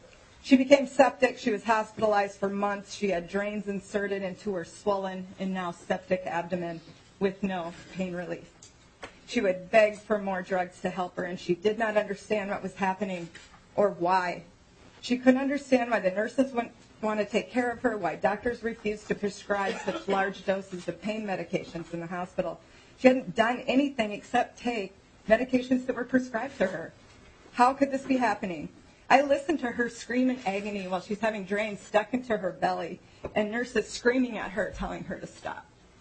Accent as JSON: {"language": "English", "town": "Montevideo", "region": "Minnesota", "country": "United States", "said": "I'm from Montevideo. Less than 5,000 people live there."}